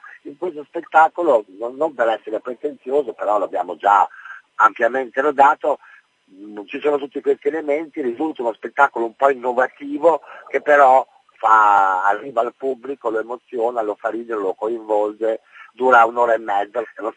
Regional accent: Emilia-Romagna, Italy; porto un carattere che conosco bene, appunto un carattere romagnolo

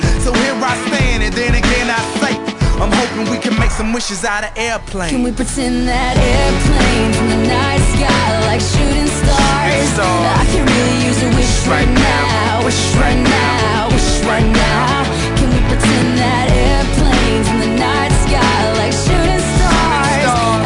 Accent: Veneto, Italy; mi son Veneto ciò.

